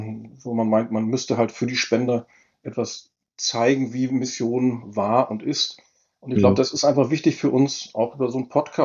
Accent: Northern Germany, Germany; Als Norddeutscher, wo ich eigentlich herkomme, ist man es ja gewohnt, direkt Dinge anzusprechen.

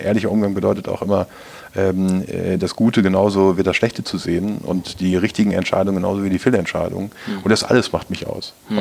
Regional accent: North Rhine-Westphalia, Germany; Für mich als Ostwestfale

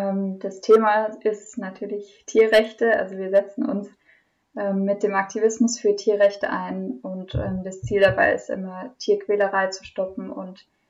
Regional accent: Freiburg, Baden-Württemberg, Germany; ich komm aus Freiburg, also aus der Umgebung, aus einem kleinen Dorf, genau.

